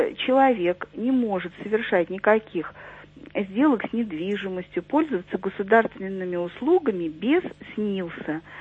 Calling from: Saint Petersburg, Russia; И я звоню из Санкт-Петербурга

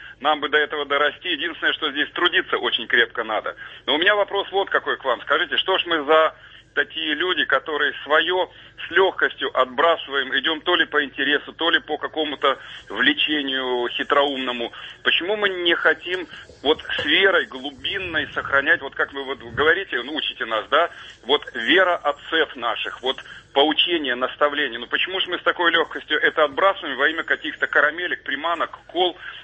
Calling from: Moscow, Russia

